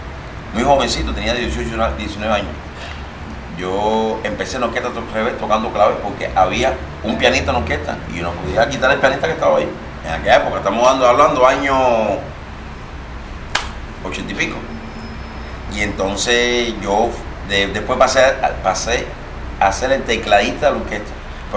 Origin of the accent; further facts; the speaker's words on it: Havana, Cuba; Yo soy habanero, pero mi familia, mi mamá y mi papá son guantanameros.